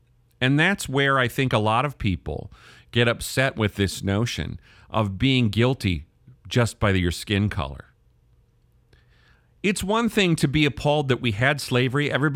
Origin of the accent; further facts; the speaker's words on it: Wisconsin, United States; I grew up in Wisconsin. I had a black classmate for the first time, like my junior year in high school, somewhere in there.